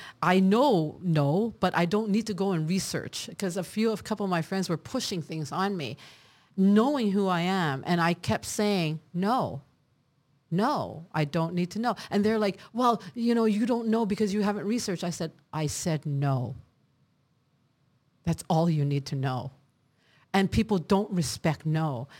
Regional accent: Montreal, Quebec, Canada; also born or lived in Hong Kong; now in Singapore; I mean, I grew up in the city. I've never even been to a country. Then I moved from Montreal to Hong Kong, which is 4 times worse in energy. And then I lived in Singapore.

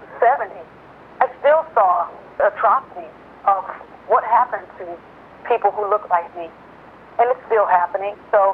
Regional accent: New Orleans, Louisiana, United States; I can't imagine not doing the work that I'm doing without bringing to the table the way I was raised from the Deep South in New Orleans.

